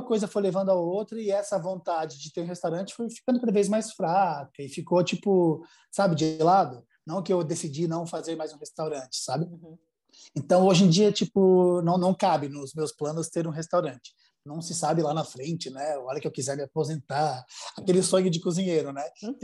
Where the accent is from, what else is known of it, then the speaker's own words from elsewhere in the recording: Santa Catarina, Brazil; É uma coisa que lá em Santa Catarina, que é de onde eu sou, né, tem uma presença forte